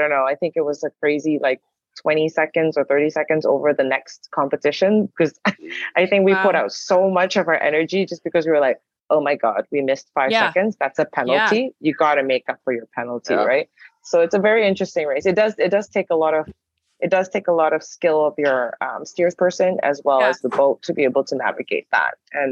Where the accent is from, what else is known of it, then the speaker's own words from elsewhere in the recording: Malaysia; Well, I'm Malaysian, so it's like, I grew up in this.